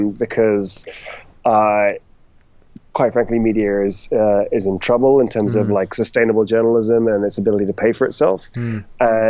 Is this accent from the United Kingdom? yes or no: yes; United Kingdom; being British, I usually make up some kind of ridiculous remark around being semi-retired.